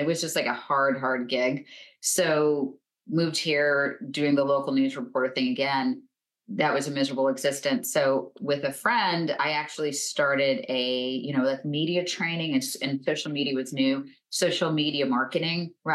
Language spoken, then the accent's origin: English; Florida, United States; born or raised there